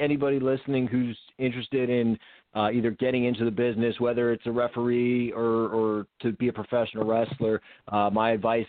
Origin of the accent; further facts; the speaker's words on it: New Kensington, Pennsylvania, United States; I'm born and raised New Kensington, PA, just about 20 minutes north of Pittsburgh.